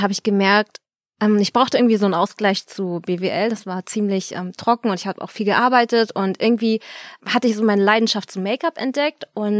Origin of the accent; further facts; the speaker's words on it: Berlin, Germany; now in Cologne, Germany; ich bin gebürtige Berlinerin